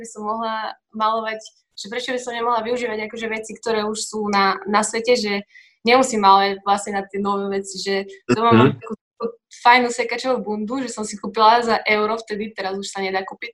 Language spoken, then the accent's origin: Slovak; Nitrianske Pravno, Trenčín Region, Slovakia; som z Nitrianskeho Právna. Mm-hmm. To je taká väčšia dedina pri Prievidzi, 13 km odtiaľ.